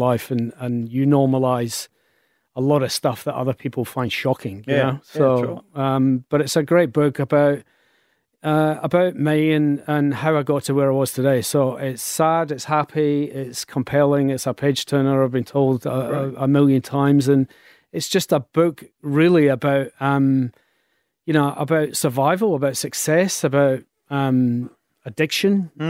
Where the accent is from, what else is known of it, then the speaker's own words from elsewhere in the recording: Scotland, United Kingdom; now in Australia; There's a lot of stuff there about me growing up in Scotland and what it was like.